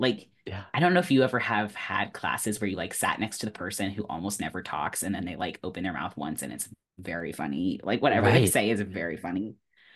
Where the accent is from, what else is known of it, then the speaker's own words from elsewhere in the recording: Oregon, United States; now in Brooklyn, United States; But I'm from Oregon. I live in Brooklyn now, but I'm from Oregon, and there's only one baseball team in the entire Pacific Northwest, and it's the Mariners.